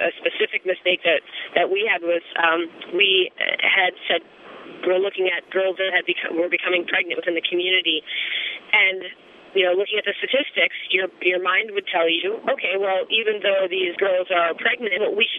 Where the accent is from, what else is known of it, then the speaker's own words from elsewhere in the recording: United States; as a female growing up in the United States